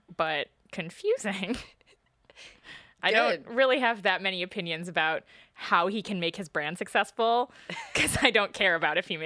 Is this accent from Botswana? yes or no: no; Michigan, United States; I just don't want Cleveland to win because I'm from Michigan